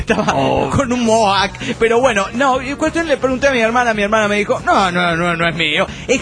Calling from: Tucumán, Argentina; de Tucumán.

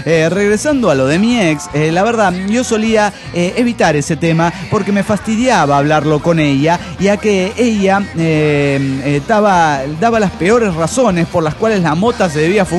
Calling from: Chihuahua, Mexico; de Chihuahua, México, señor.

